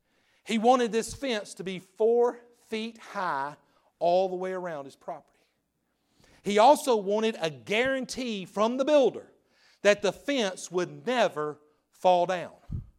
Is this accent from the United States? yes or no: yes; Westminster, United States; Man, I told you I grew up in Westminster. We didn't have a lot of winning ball teams over there.